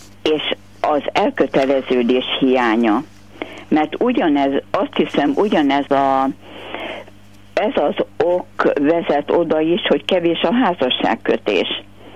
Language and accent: Hungarian; Győr-Moson-Sopron, Hungary; Valamikor a 50-es évek végén, 60-as évek elején én Sopron közelében nőttem föl egy szénkatolikus faluba